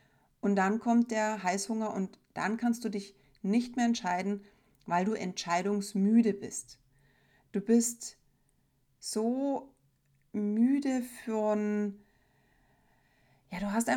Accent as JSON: {"language": "German", "region": "Bavaria", "country": "Germany", "said": "Sie haben so Klangerl, heißt es bei uns in Bayern, so Gelüste, so Verlangen nach etwas Bestimmtem."}